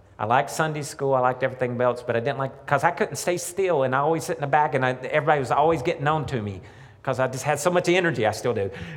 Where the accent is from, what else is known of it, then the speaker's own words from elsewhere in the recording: Scotland, United Kingdom; I'm actually not from Geraldine originally. I'm from Fife, and grew up in Fife.